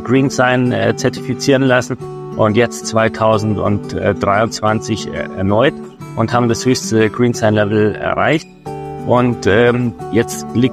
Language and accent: German; Munich, Bavaria, Germany; Ich bin gebürtiger Münchner, ja. Zwar habe ich italienische Wurzeln, aber ich bin hier mein ganzes Leben schon ansässig